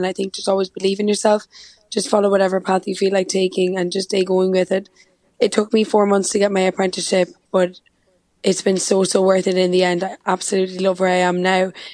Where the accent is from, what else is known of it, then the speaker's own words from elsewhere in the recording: County Kilkenny, Ireland; I'm from Kilkenny.